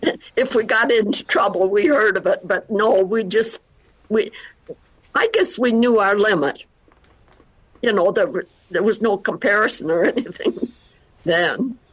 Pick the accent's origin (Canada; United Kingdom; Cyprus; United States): Canada; Middleport, Ontario; I was born in Middleport, Ontario, which is a little farming district. And my parents had a farm, and it's on what they call Highway 54, and it's along the Grand River.